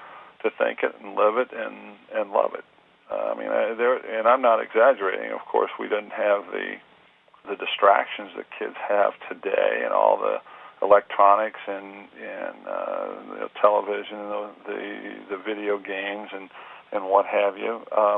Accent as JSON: {"language": "English", "town": "New Castle", "region": "Indiana", "country": "United States", "tie": "born or raised there", "said": "Butch was from Newcastle, my hometown."}